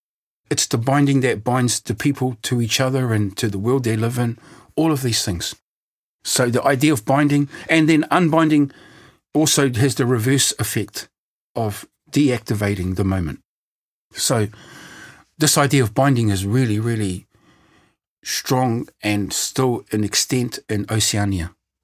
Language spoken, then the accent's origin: English; New Zealand; I'm from Aotearoa, New Zealand.